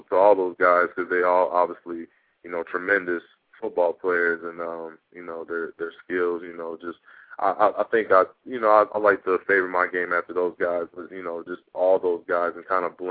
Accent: Chicago, Illinois, United States; I think I would want to play there and be in my hometown, and you know, be a real fun experience to play there.

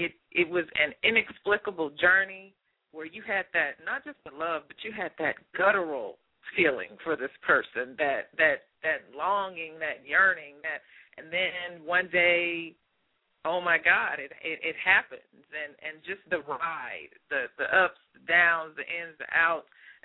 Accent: Dallas, Texas, United States; A lot of us come from, you know, I'm from Dallas, Texas, so a lot of us come from places where there is an accent

